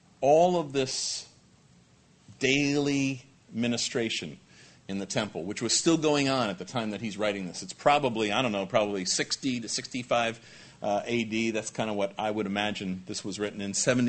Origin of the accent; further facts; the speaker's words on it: New York, United States; I'm from Long Island.